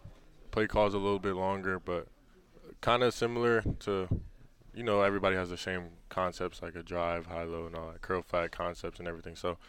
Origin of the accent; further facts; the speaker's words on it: California, United States; Well, I went to school in San Diego? Yeah, but I am from California.